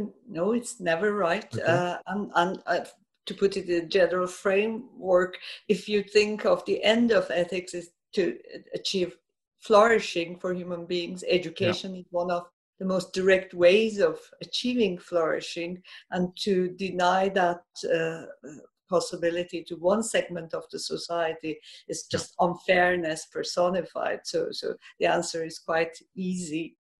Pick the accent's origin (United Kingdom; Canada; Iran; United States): Iran; I grew up in Iran. I've seen the Islamic Revolution.